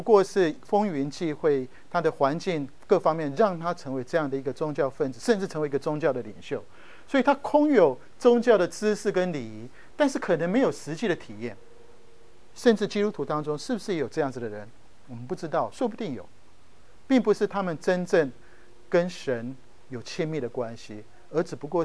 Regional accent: Taiwan; 当然我们在台湾有很多的民间信仰，我们台湾人讲的是说你去这个庙里拜拜

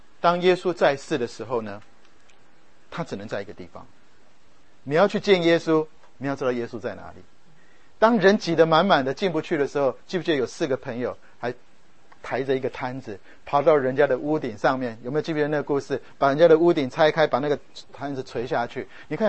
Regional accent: Taiwan; 我在台湾长大，我是用普通话，就我们在台湾叫做国语，我在家里都是讲国语，我不太会讲台语

